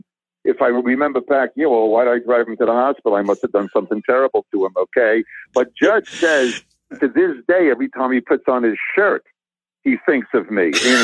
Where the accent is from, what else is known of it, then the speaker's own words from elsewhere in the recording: Long Island, New York, United States; Growing up on Long Island, Alan King, the comedian, he was the conscience of and a spokesman for my parents' generation.